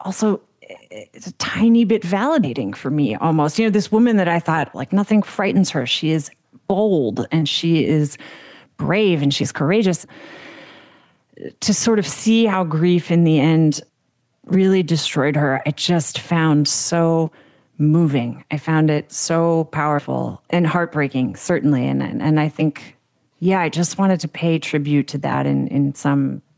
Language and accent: English; United States; as a kid growing up in America, was just sort of, how do I fix it?